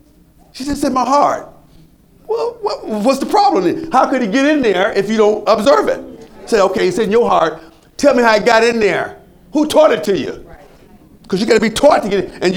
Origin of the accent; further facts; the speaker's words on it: Detroit, Michigan, United States; And I grew up in Detroit. Never heard anything about God's commandments, not one time.